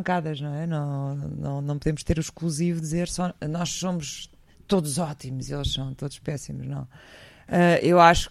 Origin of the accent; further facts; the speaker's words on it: Rio de Janeiro, Brazil; born there; Rio de Janeiro, onde eu nasci.